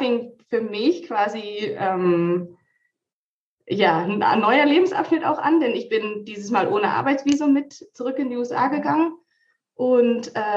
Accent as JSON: {"language": "German", "region": "Hamburg", "country": "Germany", "tie": "born or raised there", "lives_now": "France", "said": "ich bin eine gebürtige Hamburgerin und wohne jetzt mit meinem Mann und meinen zwei Kindern in Südfrankreich."}